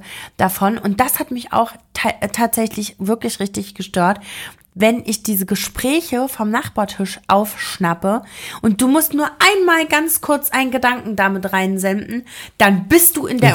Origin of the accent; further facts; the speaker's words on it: Thuringia, Germany; mir hat jetzt gestern eine neue Kollegin auch gesagt, wo kommst denn du her … ? Und da habe ich gesagt, ja, ursprünglich aus Thüringen.